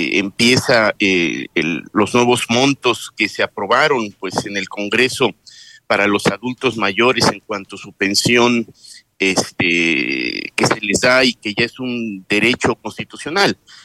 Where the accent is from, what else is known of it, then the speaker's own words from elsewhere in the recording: Mexico; de alguna manera como mexicanos el agradecimiento